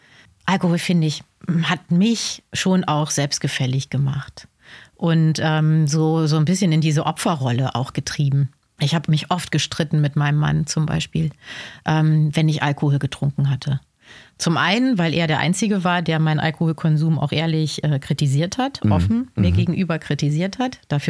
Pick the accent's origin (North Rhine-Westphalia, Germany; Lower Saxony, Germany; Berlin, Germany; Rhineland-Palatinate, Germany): Lower Saxony, Germany; Ich komme aus dem Emsland, ja.